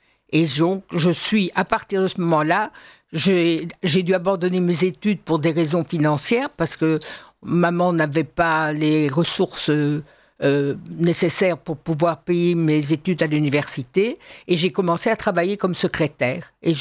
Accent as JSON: {"language": "French", "town": "Brussels", "region": "Brussels-Capital Region", "country": "Belgium", "tie": "born or raised there", "said": "j'ai grandi à Bruxelles et j'ai toujours trouvé que c'était une ville formidable. J'adore ma ville"}